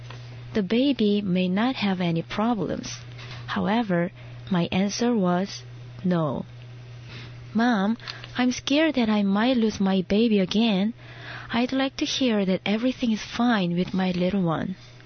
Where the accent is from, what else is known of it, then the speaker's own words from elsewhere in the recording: South Korea; moved away as an adult; now in United States; I'm from Korea. I'm a stay-at-home mom here, and before coming to the U.S., I was an elementary school teacher in Korea for 9 years.